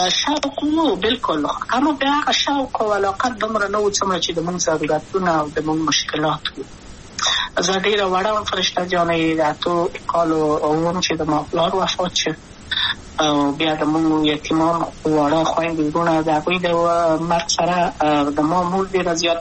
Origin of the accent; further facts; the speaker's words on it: Kabul, Afghanistan; ولایت یم د پلار مې د وردګو ولایت ته خلیګنسې کېدلې د کابل په تخته پل سیمه کې یم او لویا شویم کابل که یم